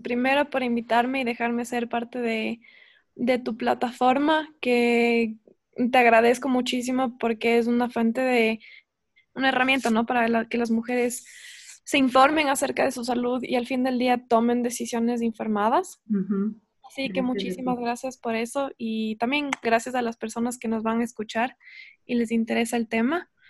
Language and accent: Spanish; Quito, Pichincha, Ecuador; Y creciendo, yo vivía en Quito y el único pedazo de tierra que teníamos, digámoslo así, uh-huh. era un pedacito de jardín chiquito en la terraza, en la azotea.